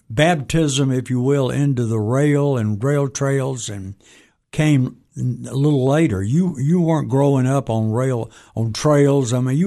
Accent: Mississippi, United States; we grew up in Mississippi in little, you know, rural areas and love my home birth state.

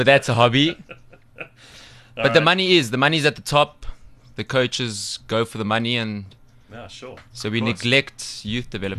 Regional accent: Pretoria, Gauteng, South Africa; So I grew up in Pretoria

